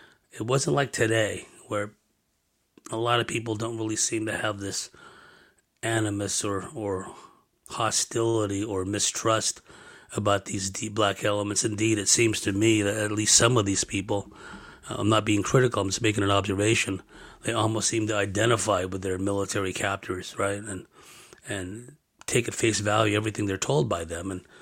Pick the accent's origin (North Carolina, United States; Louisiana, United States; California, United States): California, United States; San Jose; since I'm from San Jose, I flew up from San Diego and went up to San Jose for the weekend